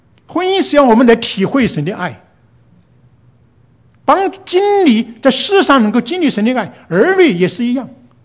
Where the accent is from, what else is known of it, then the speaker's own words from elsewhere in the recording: China; 所以我想到这个合宜，就是我们中国人讲的止于至善